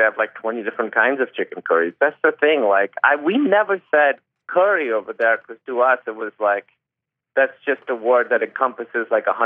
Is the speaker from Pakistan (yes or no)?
yes; Pakistan; mostly home-cooked foods. My mother would cook, and we always had, I mean, we had Pakistani food every day.